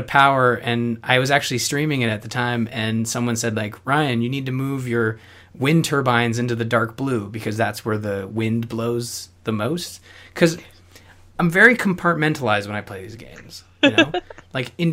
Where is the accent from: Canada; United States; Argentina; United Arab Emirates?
Canada; being Canadian and living in a snow.